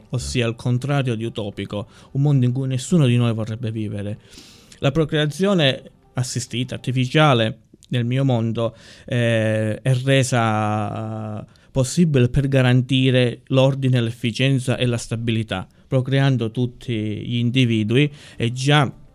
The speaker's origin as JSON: {"language": "Italian", "town": "Mendicino", "region": "Calabria", "country": "Italy", "tie": "born there", "said": "presenterò il libro nel mio paese natale, Mendicino"}